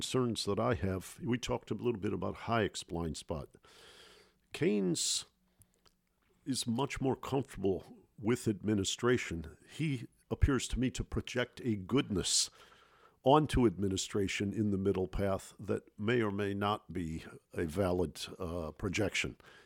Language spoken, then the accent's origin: English; Detroit, Michigan, United States; as you probably know, I'm from Detroit, Michigan, and I watch the cynicism that the people in Detroit had